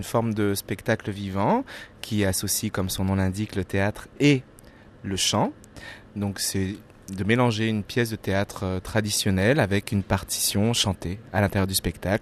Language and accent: French; Paris, Île-de-France, France; Et je viens aussi de Paris.